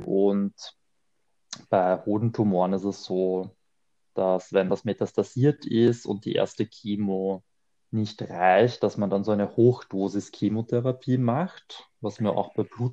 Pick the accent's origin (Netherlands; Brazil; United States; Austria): Austria; Vienna; now in Berlin, Germany; also ich komme ursprünglich aus Wien und ich lebe seit 2 Jahren in Berlin. Und ich bin im Rahmen meiner so Heilungsgeschichte dann eigentlich in Berlin gelandet. Mhm. Ich bin in Wien geboren und aufgewachsen.